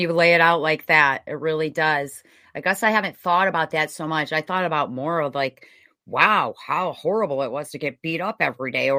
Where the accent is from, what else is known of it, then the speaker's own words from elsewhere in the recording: United States; I'm Irish. I'm an Irish American, so I wouldn't have been passive about any